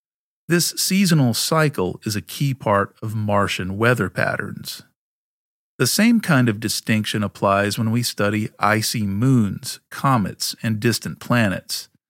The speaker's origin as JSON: {"language": "English", "town": "Philadelphia", "region": "Pennsylvania", "country": "United States", "tie": "born or raised there", "said": "I grew up in Greater Philadelphia, and every time you say water ice, I wonder, lemon or cherry?"}